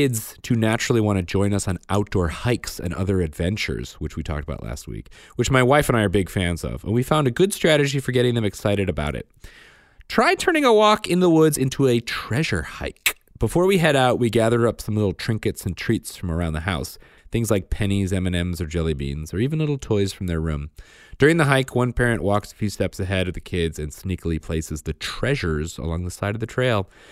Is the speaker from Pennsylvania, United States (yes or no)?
yes; Pennsylvania, United States; I'm from Southeast Pennsylvania, sort of in between Reading and Philly.